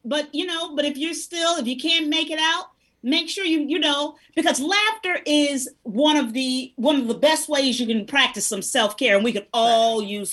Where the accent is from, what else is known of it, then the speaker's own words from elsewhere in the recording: Chicago, Illinois, United States; I'm from Chicago, and I got family there.